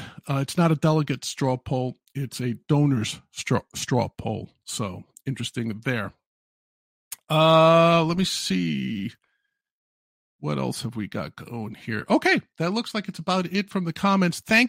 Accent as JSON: {"language": "English", "region": "New York", "country": "United States", "said": "My home state here in New York, it is tougher to get on the ballot in New York State than it is to get on the ballot against Putin in Russia."}